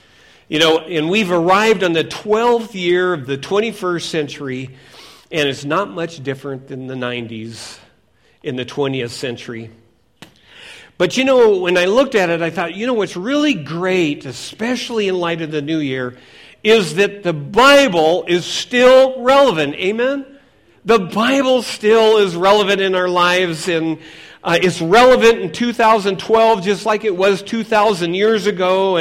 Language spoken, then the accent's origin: English; Seattle, Washington, United States; Now, I grew up in Seattle, and in 1962, we had the Seattle World's Fair, and it was about the 21st century.